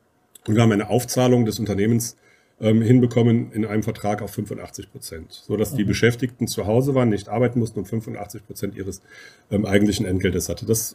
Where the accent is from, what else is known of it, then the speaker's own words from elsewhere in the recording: Uerdingen, North Rhine-Westphalia, Germany; ja, ich komme aus Uerdingen, bin Fußballfan.